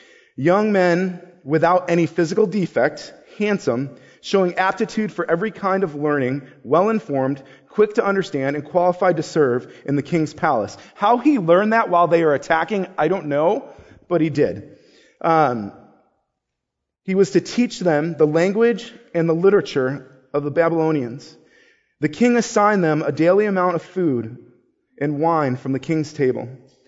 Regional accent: Buffalo, New York, United States; so when it's cold here, I'm from Buffalo, so when it's cold here, she was out swimming with the girls.

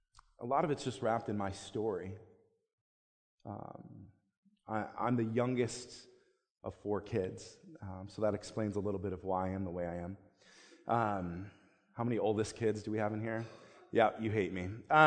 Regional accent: Buffalo, New York, United States; I have some really fond memories, especially of the church that I grew up in Buffalo. I was at that church till I was 16

